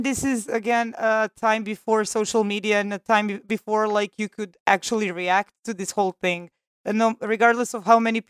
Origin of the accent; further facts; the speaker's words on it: Serbia; born there; English is a second language; And I was born in socialist Yugoslavia. I was born in 1990, I'm at the last Yugoslavian generation, as I like to say.